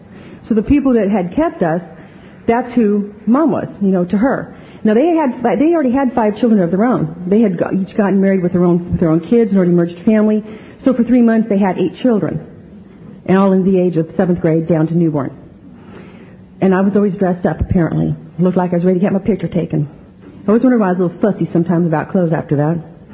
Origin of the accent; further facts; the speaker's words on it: California, United States; I grew up in a stone's throw away from here, born and raised in Imperial Valley.